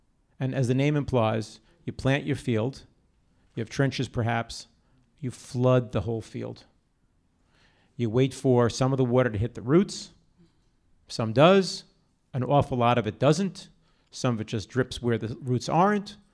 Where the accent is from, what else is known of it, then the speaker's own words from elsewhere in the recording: New York, United States; I'm a New Yorker. I'm not a Californian, so just saying as an outside observer.